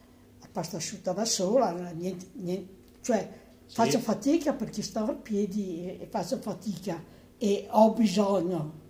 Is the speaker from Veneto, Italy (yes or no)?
yes; Voltago Agordino, Veneto, Italy; Sono di Voltago però